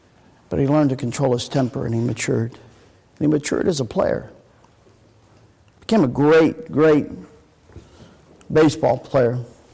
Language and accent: English; Cincinnati, Ohio, United States; I don't say that because I'm from Cincinnati.